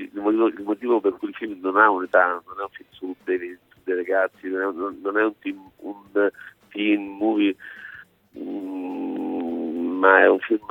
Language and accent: Italian; Rome, Lazio, Italy; per me che vengo da Roma è come andare in un luogo molto molto lontano